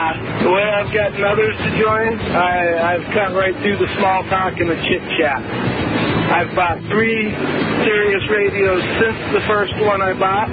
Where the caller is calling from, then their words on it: Mountain Home, Idaho, United States; I'm calling from Mountain Home, Idaho right now.